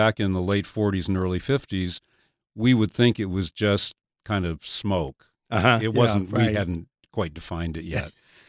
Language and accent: English; Los Angeles, California, United States; I was raised in Los Angeles during the 40s and 50s.